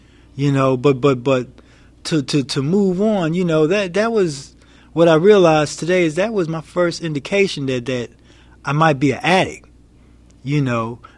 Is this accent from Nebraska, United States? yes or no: no; New York City, New York, United States; I grew up in Queens, man, New York.